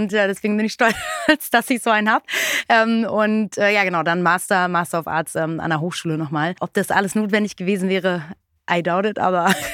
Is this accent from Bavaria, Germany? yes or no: no; North Rhine-Westphalia, Germany; Ja, zur Schule gegangen in NRW.